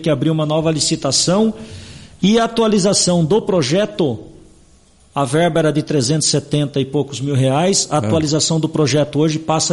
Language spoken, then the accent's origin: Portuguese; Araraquara, São Paulo, Brazil; born there; also born or lived in Itápolis; Eu sou de coração. Minha cidade natal era Araraquara.